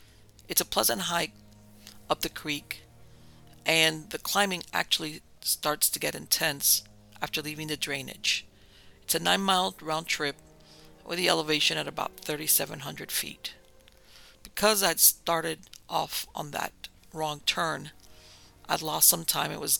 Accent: Colorado, United States; Now, I grew up in Colorado, so to me a mountain pass is simply just a road that goes over a mountain.

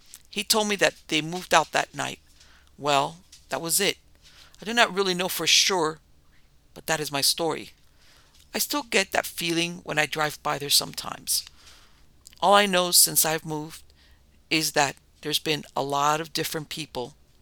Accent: Dickinson, Texas, United States; moved away as an adult; I'm from Dickinson and have moved away since I was 21 and haven't been back.

